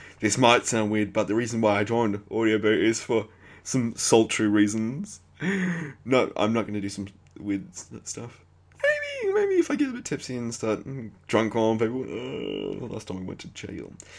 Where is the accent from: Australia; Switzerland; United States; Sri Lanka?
Australia; It's 'cause I'm Australian.